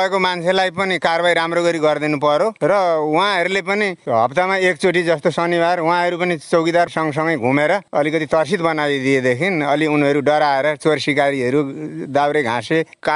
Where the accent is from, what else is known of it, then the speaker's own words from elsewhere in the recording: Bardibas, Madhesh Province, Nepal; Bardibas 1।